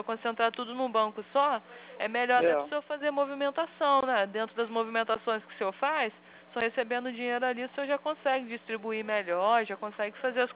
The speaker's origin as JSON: {"language": "Portuguese", "region": "Rio de Janeiro", "country": "Brazil", "said": "Eu sou aqui do Rio."}